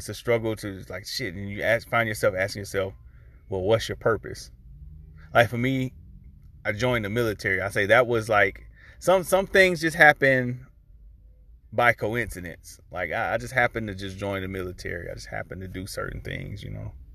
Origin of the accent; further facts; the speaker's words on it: the Carolinas, United States; some people, they want me to visit back and come back to my hometown. I keep getting that over and over and over again about me coming back to the Carolinas. I'm like, I didn't really have a foundation growing up there